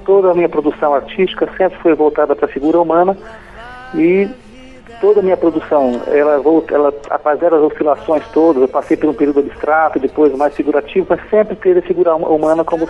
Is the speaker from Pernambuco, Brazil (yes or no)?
no; Batatais, São Paulo, Brazil; also born or lived in Ribeirão Preto; Eu nasci em Ribeirão Preto, né? Mas que é próximo a Ribeirão. Mas eu vivo desde que nasci em Batatais, que é uma cidade próxima a Ribeirão Preto.